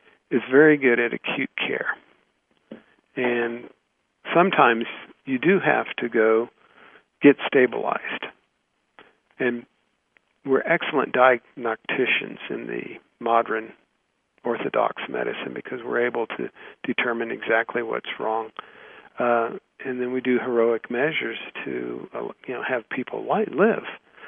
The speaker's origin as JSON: {"language": "English", "region": "the South", "country": "United States", "tie": "born or raised there", "said": "But I grew up in the South, and I like my fried okra and fried chicken, so it's been a transition for me as well."}